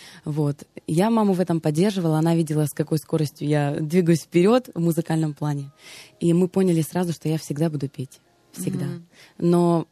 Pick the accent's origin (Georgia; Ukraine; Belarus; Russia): Ukraine; Odesa Oblast; Я из Одесской области, Арцизского района, из села.